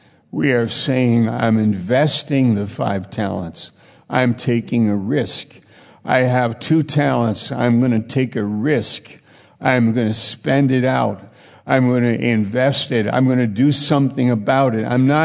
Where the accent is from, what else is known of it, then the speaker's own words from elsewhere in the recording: New York, United States; I was only weeks in this church, and I was from New York.